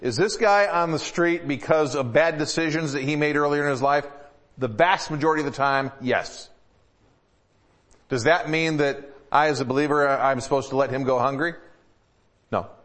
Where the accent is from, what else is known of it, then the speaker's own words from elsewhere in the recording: Detroit, Michigan, United States; I grew up in the Metro Detroit area, close enough so I could, far enough out of the city so I could be safe, but close enough so I could go to a Tiger ball game if I wanted to.